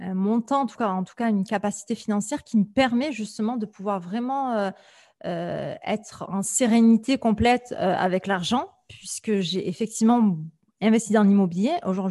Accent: France; je pense que c'est notre mentalité en tant que Français avant tout.

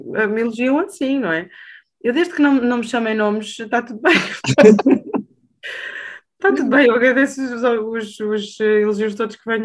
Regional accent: Portugal; aquilo que nós entregamos em palco enquanto portugueses

